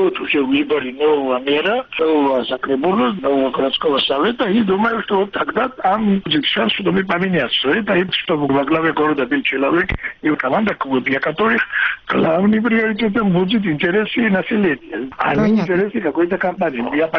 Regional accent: Georgia; поскольку я и Грузин

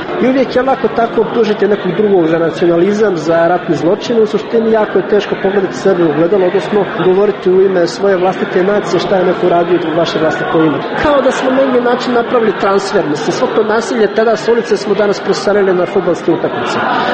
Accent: Republika Srpska, Bosnia & Herzegovina; Dolazim iz Bosne i Hercegovine, dolazim iz Republike Srpske. Ja sam ta, jeli, bosanski Srbin, kako vole da imenuju.

